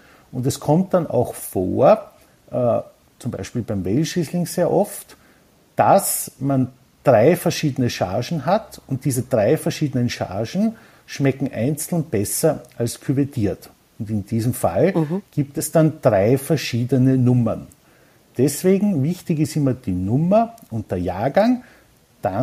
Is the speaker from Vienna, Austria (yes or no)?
no; Burgenland, Austria; als Burgenländer bin ich damals bei meinen Praktikas im Service in Kontakt mit den Süßweinen von Kracher gekommen